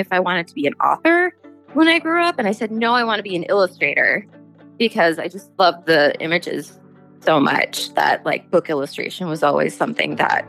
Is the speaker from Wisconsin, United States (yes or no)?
yes; Kiel, Wisconsin, United States; now in Milwaukee, United States; I grew up in Keel, Wisconsin. It's like about an hour and a half away. It's pretty small, and I came to Milwaukee for art school, and I've just been here ever since.